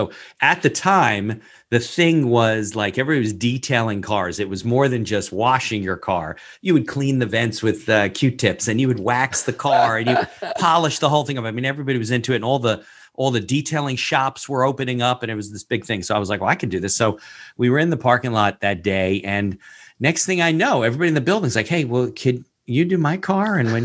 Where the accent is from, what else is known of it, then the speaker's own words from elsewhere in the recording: New Jersey, United States; My story is not as exciting. I grew up in New Jersey. I've been to Israel, but I haven't lived in Israel.